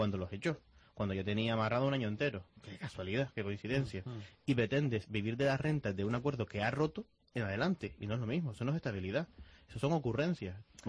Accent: Canary Islands, Spain; yo soy de Canarias

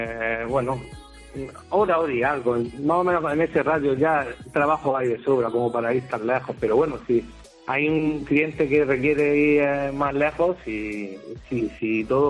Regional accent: Motril, Andalusia, Spain; pues primero porque somos de Motril

